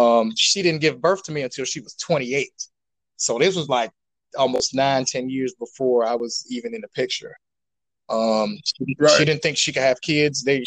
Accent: Gary, Indiana, United States; So, yes, I was raised in Gary, Indiana. People that don't know, this is the home

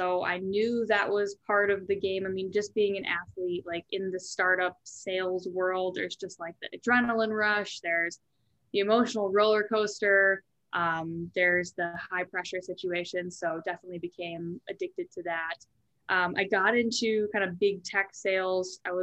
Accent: Edina, Minnesota, United States; So high level, I grew up in Edina. So local gal

